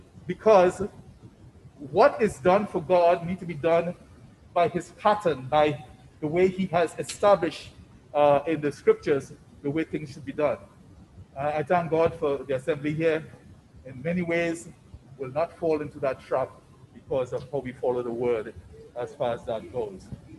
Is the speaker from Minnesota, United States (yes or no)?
no; Chicago, Illinois, United States; I'm from Chicago. We like Michael.